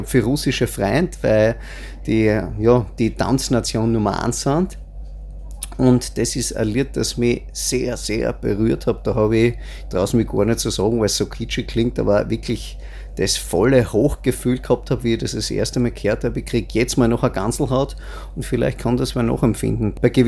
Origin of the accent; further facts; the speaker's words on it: Styria, Austria; bin ich halt ein richtiger Steirer Bub und mag gern das, was auch wir haben